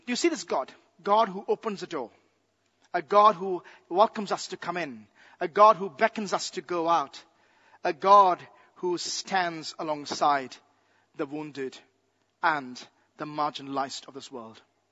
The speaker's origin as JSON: {"language": "English", "country": "India", "tie": "born or raised there", "said": "When I was a child growing up in India, I just lived a mile away"}